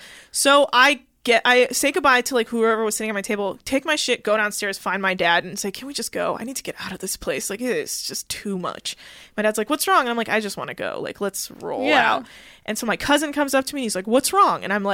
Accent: United States; They're so protective of me because I'm the American cousin and they want me to be comfortable

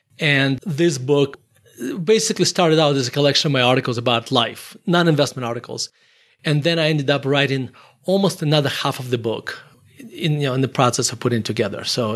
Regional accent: Murmansk, Murmansk Oblast, Russia; So I grew up in Murmansk, Russia.

